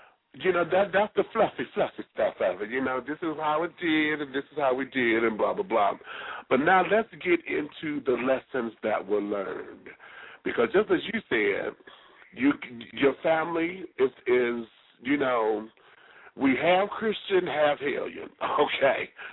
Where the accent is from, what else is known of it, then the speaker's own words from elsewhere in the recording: Detroit, Michigan, United States; I'm from Detroit, so, you know, we almost quoting the same shit.